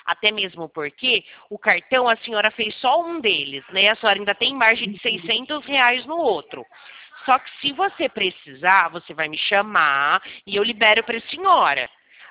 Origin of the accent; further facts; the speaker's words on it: Americana, São Paulo, Brazil; eu sou aqui de Americana. Na verdade, eu moro bem pertinho da senhora, ali no Alvorada.